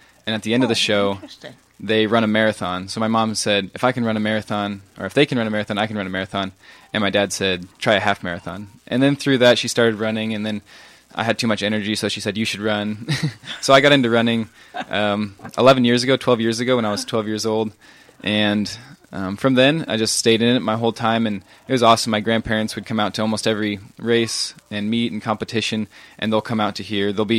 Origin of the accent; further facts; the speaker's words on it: Flagstaff, Arizona, United States; So I'm from Flagstaff, Arizona